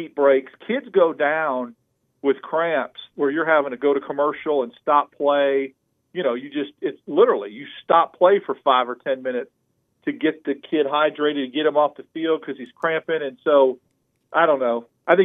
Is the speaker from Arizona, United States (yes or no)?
yes; Arizona, United States; You know, I know growing up in Arizona, they would not allow the season to kick off until the Friday before Labor Day.